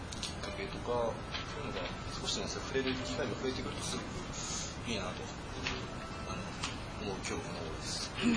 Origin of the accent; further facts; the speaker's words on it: Niigata, Japan; 僕はその新潟県出身で、新潟県もだいぶその本当に栄えてるところっていうかは、